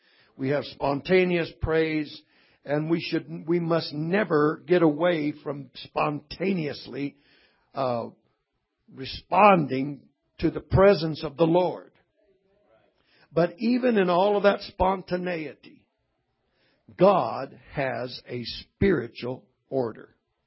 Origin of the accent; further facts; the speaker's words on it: Texas, United States; born there; That's the town of my birth. I'm a Texan. Hallelujah, by birth.